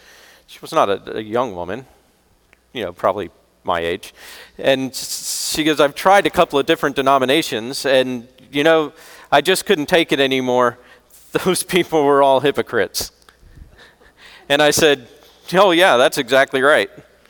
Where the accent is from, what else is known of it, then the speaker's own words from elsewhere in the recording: Florida, United States; Yeah, I grew up in Florida. Irishman in Florida.